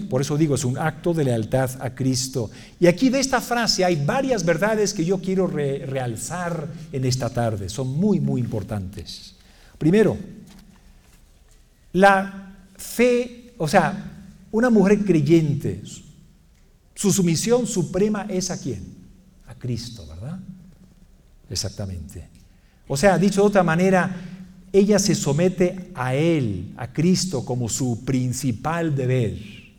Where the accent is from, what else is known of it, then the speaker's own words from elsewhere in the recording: Mexico; Soy mexicano, ¿verdad? Chamba.